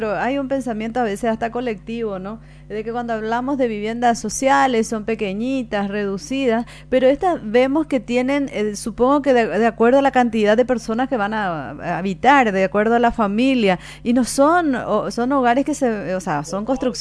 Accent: Paraguay; uno como paraguayo se siente identificado.

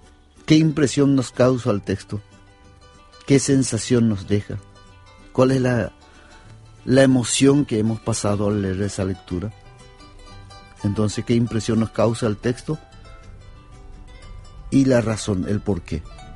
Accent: Paraguay; nosotros como paraguayos nos enfrentamos a 3 países, contra 3 países unidos.

